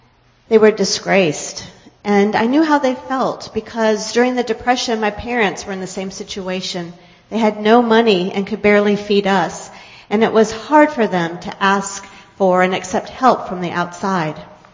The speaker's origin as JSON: {"language": "English", "region": "Pennsylvania", "country": "United States", "lives_now": "Puerto Rico", "said": "Well, I was born I came from Pennsylvania, from a Mennonite community."}